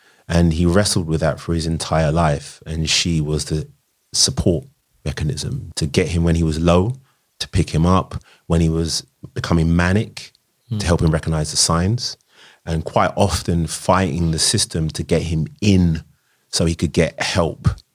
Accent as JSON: {"language": "English", "town": "Tottenham", "region": "London", "country": "United Kingdom", "said": "I was from Tottenham, so I was always wearing whatever we wore."}